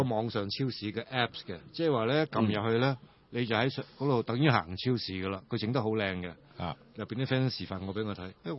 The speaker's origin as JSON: {"language": "Cantonese", "country": "Hong Kong", "said": "大陆已经系我哋香港人好惨"}